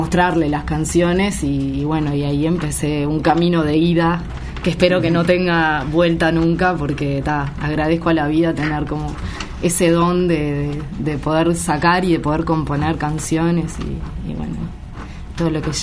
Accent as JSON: {"language": "Spanish", "town": "Las Piedras", "region": "Canelones", "country": "Uruguay", "said": "yo soy de Las Piedras"}